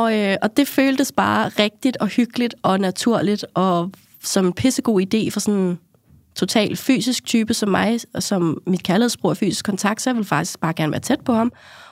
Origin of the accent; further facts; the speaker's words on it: Frederiksberg, Capital Region of Denmark, Denmark; så begynder jeg at køre hjem af mod min hjemby, altså Frederiksberg.